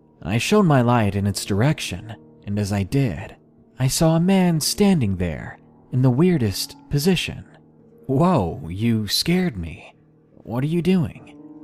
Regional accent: Massachusetts, United States; born or raised there

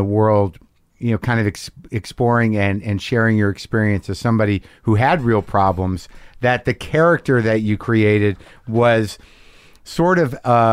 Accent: New Jersey, United States; I'm from Morris County.

